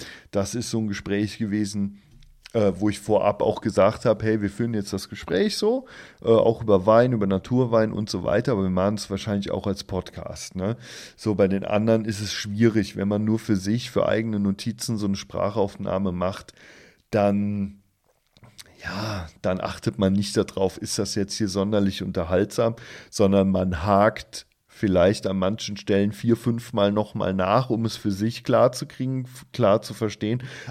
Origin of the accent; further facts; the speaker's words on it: Rhineland-Palatinate, Germany; born or raised there